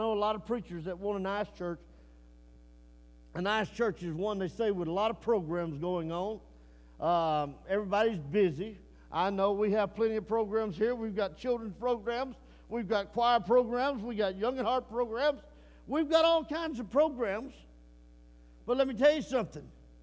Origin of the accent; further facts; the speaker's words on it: Texas, United States; And I said, no, ma'am, I'm from East Texas.